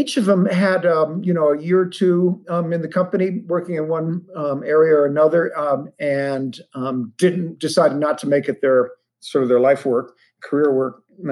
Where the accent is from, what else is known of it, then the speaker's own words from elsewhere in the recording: Ohio, United States; But initially I grew up in Ohio.